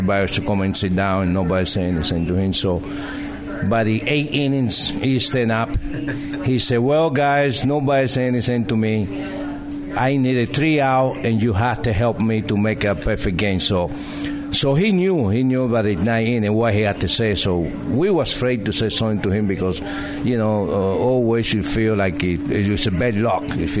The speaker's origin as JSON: {"language": "English", "country": "Cuba", "second_language": "English", "said": "he was playing in Cuba, my home country"}